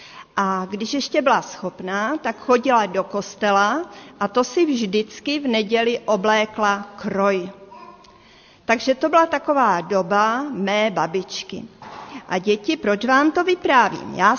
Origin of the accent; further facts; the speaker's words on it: Moravia, Czechia; Narodila jsem se na Moravě. V takové vesničce, v Beskydech. A měli jsme dům a měli jsme hospodářství.